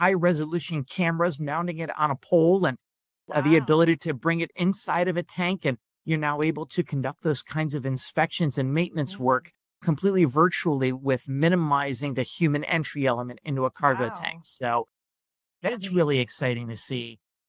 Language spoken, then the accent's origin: English; Florida, United States; I grew up in Florida, actually.